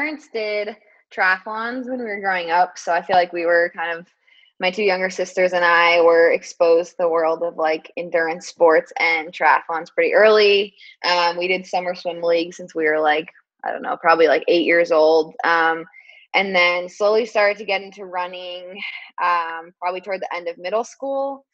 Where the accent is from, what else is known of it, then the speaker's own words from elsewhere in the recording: Boulder, Colorado, United States; now in Portland, United States; I am from Boulder, Colorado. Went to Stanford University, graduated in December of 2018, and now I run professionally for the Bowerman Track Club in Portland.